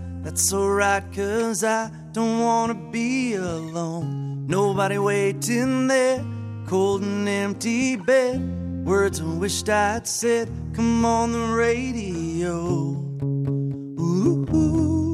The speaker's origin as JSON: {"language": "English", "town": "Detroit", "region": "Michigan", "country": "United States", "said": "And I'm from Detroit, so I think what's worked for me, if there's any young songwriters out there, I've just written what how I grew up and things that I know"}